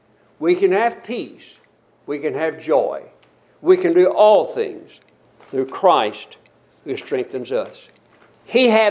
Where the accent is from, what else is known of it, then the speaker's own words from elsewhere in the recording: United States; it's hard to get out of my mind, I'm an American, you can't do this to me